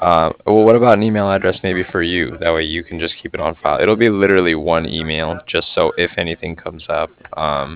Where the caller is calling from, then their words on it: Cardiff, Wales, United Kingdom; I'm calling from Cardiff